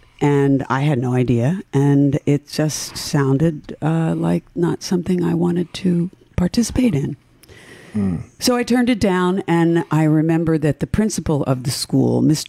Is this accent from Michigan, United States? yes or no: no; Bala Cynwyd, Pennsylvania, United States; also born or lived in Philadelphia; Well, I was born in Philly, and I grew up in Bala Cynwyd.